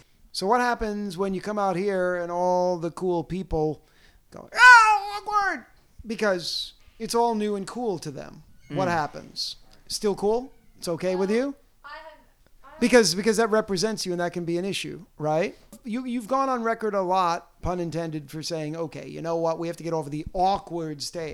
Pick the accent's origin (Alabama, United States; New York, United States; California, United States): New York, United States; I've lived here since 1989, and I'm from New York, and I have become nicer.